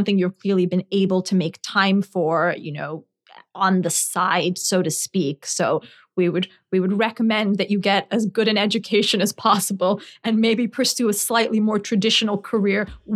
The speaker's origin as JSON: {"language": "English", "region": "Scotland", "country": "United Kingdom", "tie": "born or raised there", "said": "I always really loved British and Irish history, partly because I grew up in Scotland."}